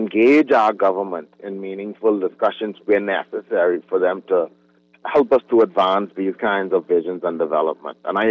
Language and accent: English; Great Inagua, Inagua, Bahamas; growing up in Great Inagua, I saw so many cruise ships come near to our shores and pass